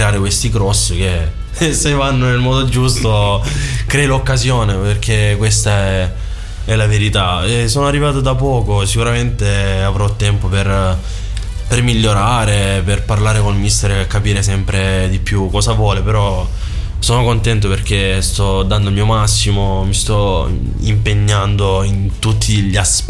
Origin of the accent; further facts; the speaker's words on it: Lecce, Apulia, Italy; io sono di Lecce